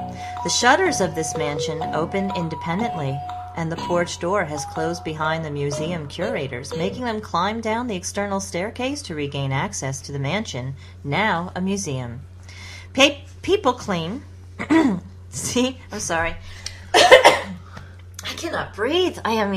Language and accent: English; Chatham, New Jersey, United States; You know, I came from Chatham where you're on top of the Watchung mountain range and everything was like gigantic pumping.